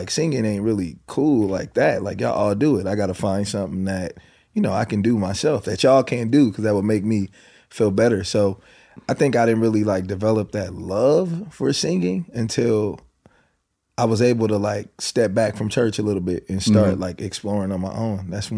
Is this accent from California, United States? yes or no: yes; Los Angeles, California, United States; Yeah, yeah. Born and raised in Jordan Downs.